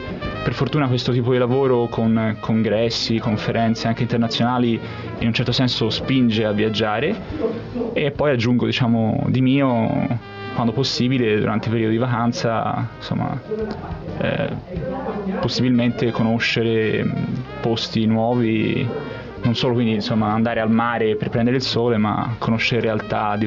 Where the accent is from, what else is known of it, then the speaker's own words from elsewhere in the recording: Florence, Tuscany, Italy; io sono nato e cresciuto a Firenze, dove ho fatto l'università